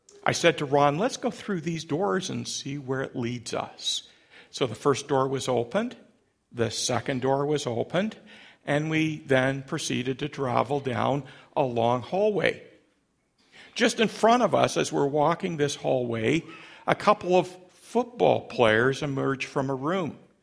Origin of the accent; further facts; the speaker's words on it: London, Ontario, Canada; Now, I said, oh, Coach Marshall, we're from London.